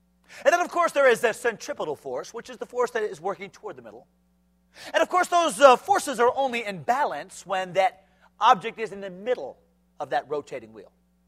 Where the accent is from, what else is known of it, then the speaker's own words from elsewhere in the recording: Connecticut, United States; I grew up in Connecticut.